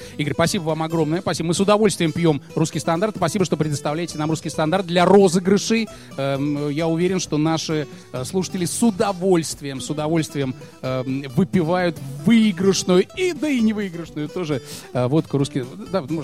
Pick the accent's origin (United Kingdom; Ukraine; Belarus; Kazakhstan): Belarus; Я мужик белорус, пан сахи и косы.